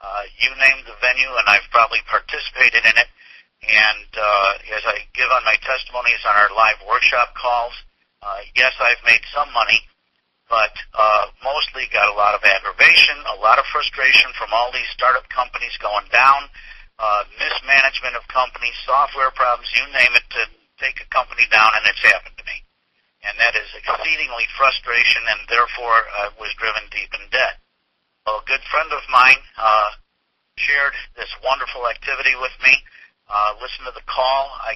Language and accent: English; Chicago, Illinois, United States; now in Springfield, United States; I am, like Annette said, in Springfield, Illinois. However, I was born and raised up in the Chicago area.